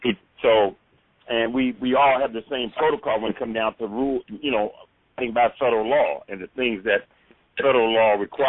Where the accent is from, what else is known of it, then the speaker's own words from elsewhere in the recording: Washington, District of Columbia, United States; I'm from Washington, D.C., ended up going to college in West Virginia